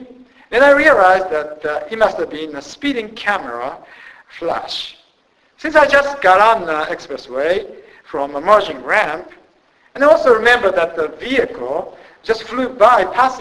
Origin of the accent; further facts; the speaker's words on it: Japan; English is a second language; I was born and raised in Japan. I'm a Japanese